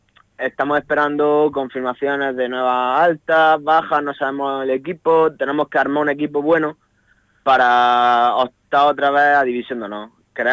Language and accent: Spanish; La Mojonera, Andalusia, Spain; aquí en Almería, pero yo soy de la Mojonera.